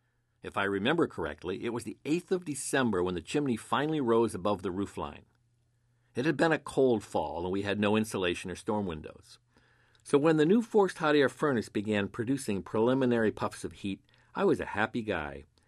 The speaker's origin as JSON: {"language": "English", "region": "Connecticut", "country": "United States", "tie": "born or raised there", "said": "When I was a boy growing up in Connecticut in the 50s"}